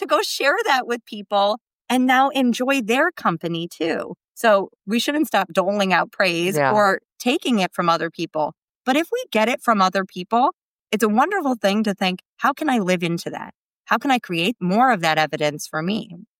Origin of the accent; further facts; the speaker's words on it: United States; I literally said to this girl, hi … I am from America.